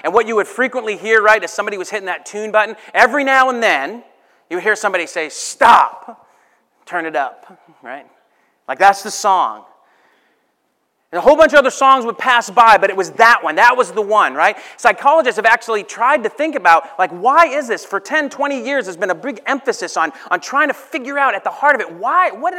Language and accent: English; New Hampshire, United States; I grew up in New Hampshire.